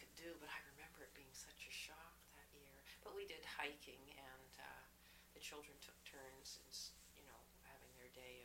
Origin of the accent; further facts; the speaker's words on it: Winnipeg, Manitoba, Canada; born there; also born or lived in British Columbia; No, no, I was born in Winnipeg, Manitoba.